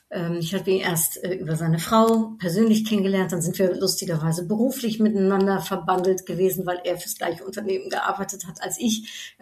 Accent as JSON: {"language": "German", "country": "Netherlands", "second_language": "German", "said": "Ich bin Niederländerin, ich glaube, dieser niederländische Pragmatismus, der spricht mich"}